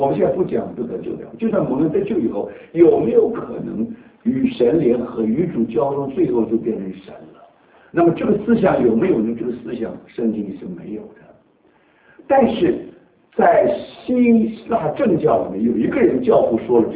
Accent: China; 他没有说错，这是我们中国人，我们把它翻译错误了。

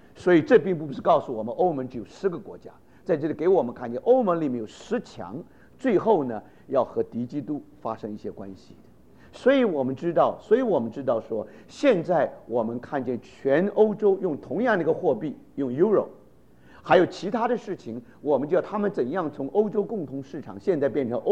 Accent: China; 我们中国人有一句话，就是山雨欲来风满楼

